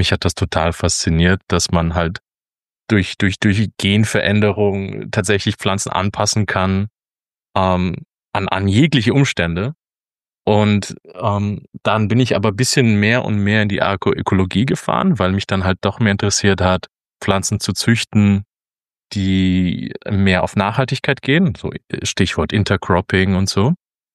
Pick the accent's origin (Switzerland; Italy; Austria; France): Austria; also born or lived in Germany; now in Netherlands; ich bin ganz wild gemischt. Also ursprünglich komme ich aus Österreich. Ich habe auch zwischendurch in Deutschland gelebt und jetzt lebe ich schon seit 10 Jahren in den Niederlanden. Also durchschnittlich könnte man mich schon in Deutschland platzieren.